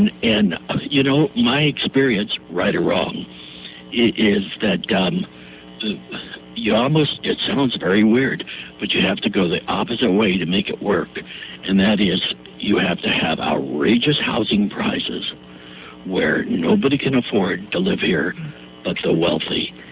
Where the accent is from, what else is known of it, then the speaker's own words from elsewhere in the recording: Newport Beach, California, United States; Oh, really? I'm from Newport Beach.